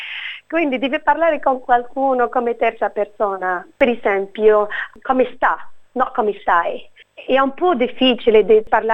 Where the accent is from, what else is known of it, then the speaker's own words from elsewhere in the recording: Casablanca, Casablanca-Settat, Morocco; Italian is a second language; now in Sydney, Australia; sono marocchina di Casablanca. Sono venuta a Sydney 5 anni fa, perché mio marito viene